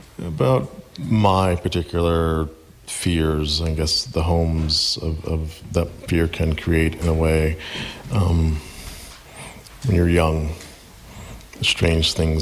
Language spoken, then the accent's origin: English; Georgia, United States; So, as we've established, I am from Georgia, from the South, and I until 1999, had never gone west of Birmingham, Alabama.